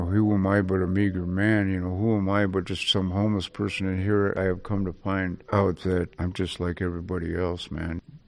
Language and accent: English; Juneau, Alaska, United States; I'm originally from Juneau, Alaska. I'm …. I'm the last person to be raised traditionally in my family. I was raised in the beaches and the woods of southeast Alaska.